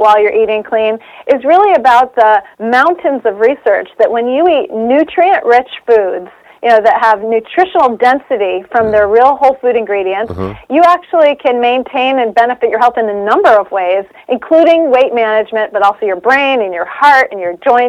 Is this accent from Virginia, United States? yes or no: no; San Diego, California, United States; now in New York City, United States; I'm currently in New York City, but I'm from San Diego.